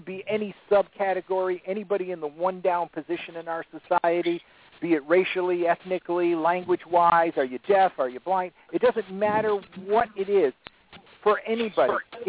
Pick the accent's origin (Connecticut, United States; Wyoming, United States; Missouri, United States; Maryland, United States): Connecticut, United States; And I walked it all as a kid, too, 308 miles of roads in my hometown. And I knew all those roads, and I knew half the state of Connecticut.